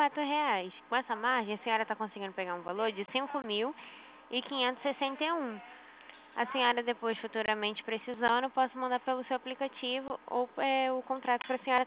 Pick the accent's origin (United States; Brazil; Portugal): Brazil; Santa Cruz; Isso, sou daqui de Santa Cruz